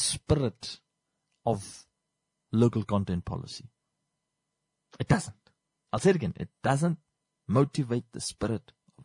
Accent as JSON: {"language": "English", "town": "Windhoek", "region": "Khomas", "country": "Namibia", "tie": "born or raised there", "also_born_or_lived": "Rehoboth", "said": "I technically can't call this town my hometown because Windhoek technically has been my hometown for the greater part of my existence here on earth. But I grew up for 7 years. I lived for 7 years in Rehoboth."}